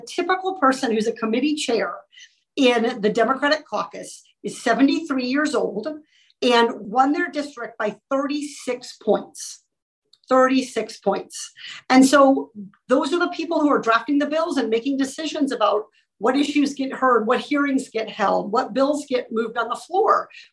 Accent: California, United States; as a resident of Orange County, as a Californian.

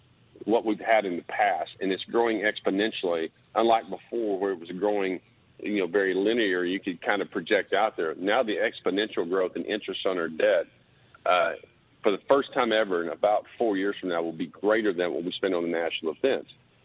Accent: Arkansas, United States; I'm originally from Arkansas, so I knew him, knew him as a Democrat

